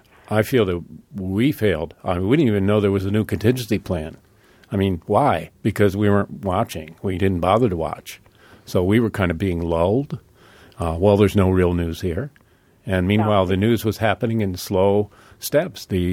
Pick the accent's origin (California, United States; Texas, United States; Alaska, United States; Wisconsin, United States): Alaska, United States; the horror of realization what was happening in my home state, was the group of Alaskans that suddenly found each other at NMSU